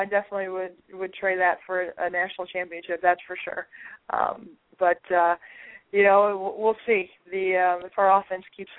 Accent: Chicago, Illinois, United States; I grew up in Chicago during the time when the Bulls were winning their 6 championships

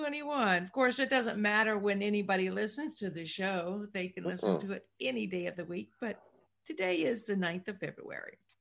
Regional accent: the South, United States; accent: Southern; Of course, I could talk with my Southern accent and they might think I just am silly.

